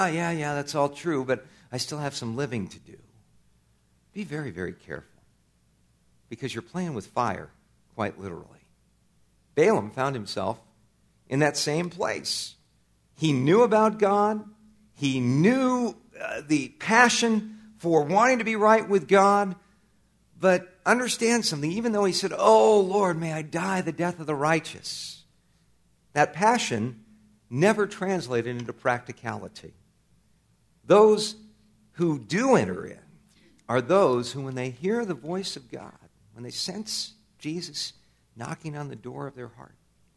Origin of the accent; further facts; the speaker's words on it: California, United States; I grew up in Southern California. I come by this honestly.